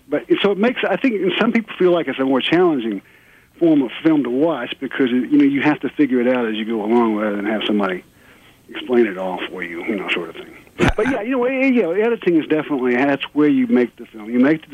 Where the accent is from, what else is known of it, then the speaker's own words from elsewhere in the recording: Birmingham, Alabama, United States; Well, no, I'm from North Alabama. My father was a preacher, so we did move around a few times. I was born in Birmingham and went to the college there, Birmingham Southern.